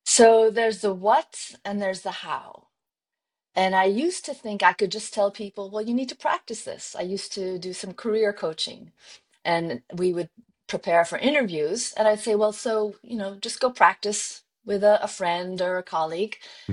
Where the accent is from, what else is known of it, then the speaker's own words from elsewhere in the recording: Iowa, United States; I grew up in Iowa.